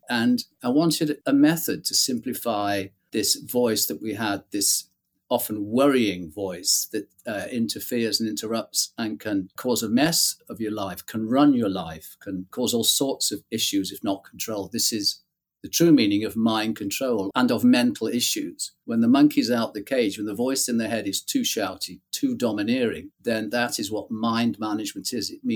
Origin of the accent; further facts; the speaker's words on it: Manchester, North West England, United Kingdom; now in Bath, United Kingdom; My background is that I'm a Mancunian, an aging one, but I'm still a Mancunian, always will be a Mancunian. Came down to Bath in 1973, and they've tried to get rid of me ever since. But as you can see, they haven't, because I still live in Bath.